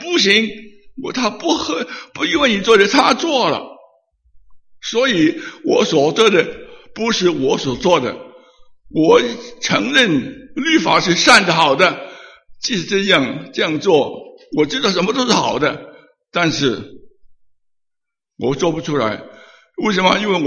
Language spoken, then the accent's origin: Chinese; China; 不要说我们中国人本身就说人里面就是干戈的